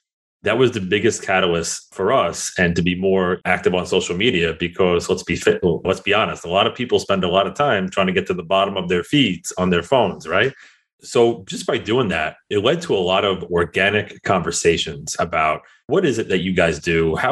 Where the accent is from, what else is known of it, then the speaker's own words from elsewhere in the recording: New York City, New York, United States; I think it's a function of growing up in the New York City area and just having our network the way it is.